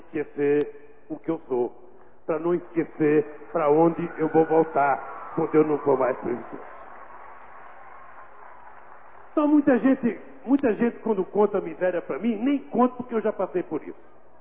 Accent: Northeast Region, Brazil; Todo mundo sabe que eu sou nordestino, amo meu Nordeste, devo tudo que eu sou a São Paulo

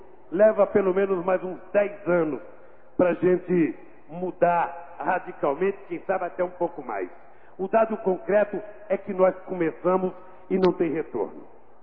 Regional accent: Northeast Region, Brazil; Todo mundo sabe que eu sou nordestino, amo meu Nordeste, devo tudo que eu sou a São Paulo

